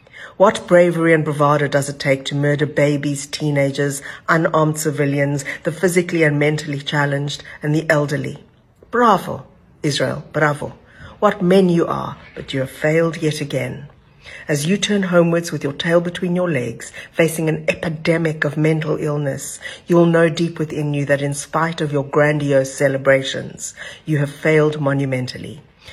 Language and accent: English; South Africa; I'm a South African. I am a Jew. I'm an anti-Zionist.